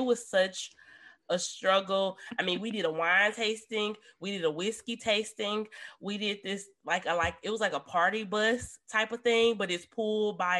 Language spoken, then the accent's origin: English; Memphis, Tennessee, United States; so Dallas is from Nashville and I'm from Memphis. And I went to school outside of Nashville